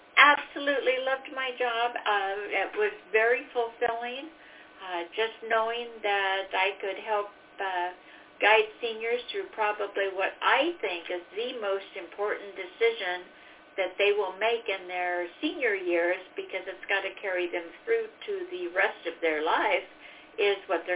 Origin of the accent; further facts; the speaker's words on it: Pacific Northwest, United States; A little bit about my background as I grew up up in the Pacific Northwest and started my working career up there.